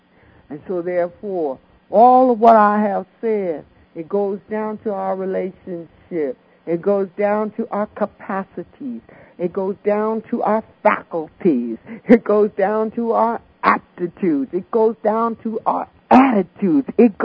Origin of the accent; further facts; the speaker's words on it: Englewood, New Jersey, United States; Where I come from. Let me tell you, I come from Englewood, New Jersey.